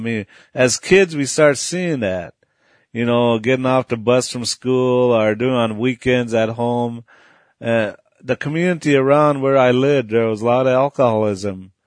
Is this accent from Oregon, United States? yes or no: no; North Dakota, United States; I was raised on Spirit Lake Nation in northeastern North Dakota.